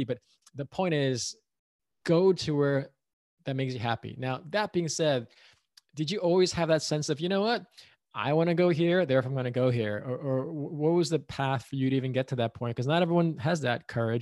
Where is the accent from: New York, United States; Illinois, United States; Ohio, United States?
New York, United States; New York City; now in California, United States; because I'm from New York City, as I mentioned to you prior to the podcast starting.